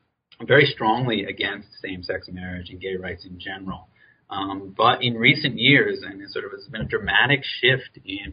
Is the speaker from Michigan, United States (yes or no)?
no; New York, United States; like my home state here in New York